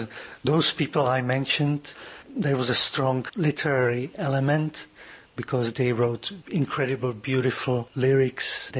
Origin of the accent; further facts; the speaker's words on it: Prague, Czechia; Yes, I grew up in Holešovice, part of town where there is a big rail yard.